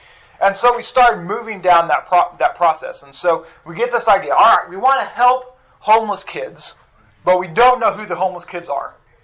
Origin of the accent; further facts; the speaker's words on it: Casper, Wyoming, United States; And so I'm from Casper, Wyoming. In Casper, we have our population is about 60,000-70,000 people in Casper